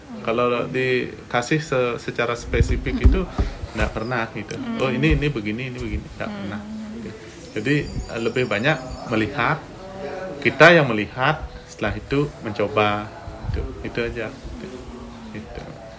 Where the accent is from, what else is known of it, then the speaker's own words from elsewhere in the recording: Bakwan, Indonesia; saya berasal dari Desa Bakwan ya. Saya lahir tahun 79. Jadi saya lahir di lingkungan boleh dibilang di lingkungan seniman karena bapak saya melukis